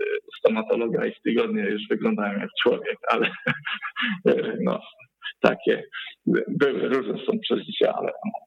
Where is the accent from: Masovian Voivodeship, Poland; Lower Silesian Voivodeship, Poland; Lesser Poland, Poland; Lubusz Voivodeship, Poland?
Lower Silesian Voivodeship, Poland; Lubin; my to nazywamy górniczą metodą, ponieważ pochodzimy z Lubina tutaj